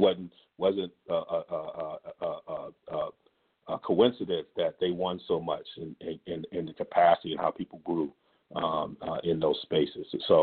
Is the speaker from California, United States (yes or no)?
no; Ann Arbor, Michigan, United States; I grew up in Ann Arbor, Michigan fan, love Brady